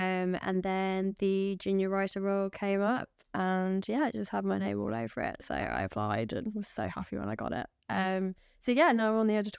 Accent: Birmingham, West Midlands, United Kingdom; So I'm from Birmingham originally.

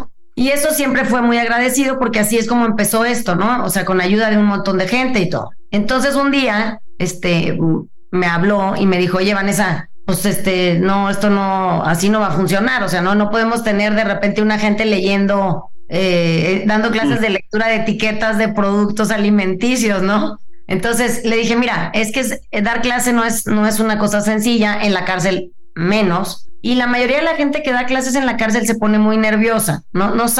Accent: Mazatlán, Sinaloa, Mexico; yo que soy de Mazatlán, yo crecí con mi mamá

